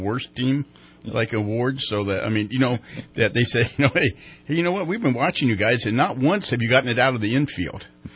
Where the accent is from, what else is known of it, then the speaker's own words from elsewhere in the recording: the South, United States; You had some great greens when I was growing up in the South